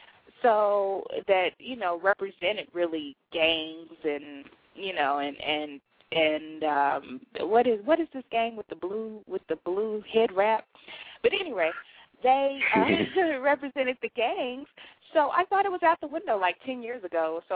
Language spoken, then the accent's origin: English; Sheffield, Alabama, United States; although I grew up there in Sheffield, I didn't, you know, and I visit Huntsville.